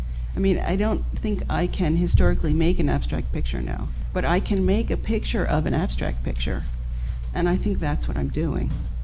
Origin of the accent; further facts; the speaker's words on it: New Jersey, United States; I grew up in Jersey and was formed by two things, my parents' deli and yearly trips to either the Met, MoMA, or the Whitney.